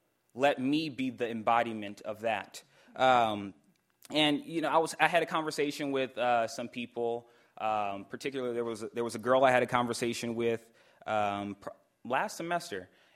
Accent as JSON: {"language": "English", "region": "Louisiana", "country": "United States", "tie": "born or raised there", "said": "When growing up in Louisiana with my grandmother, I was called many names"}